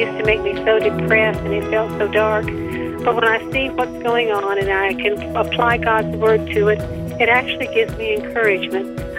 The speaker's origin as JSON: {"language": "English", "town": "Lexington", "region": "Tennessee", "country": "United States", "said": "I'm from Lexington, Tennessee."}